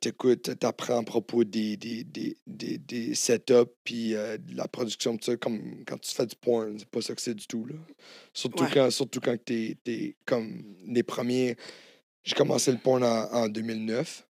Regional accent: New Brunswick, Canada; also born or lived in Hawaii; Ouais, j'ai décollé du Nouveau-Brunswick. J'ai été assez chanceux d'avoir double citoyenneté. Fait que je suis américain et canadien.

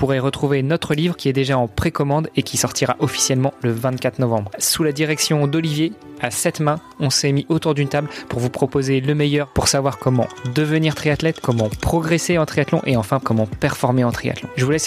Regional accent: Italy; je suis pas trop de l'Europe de l'Est, moi je suis plutôt du Sud, tu vois, moi je suis plutôt italien

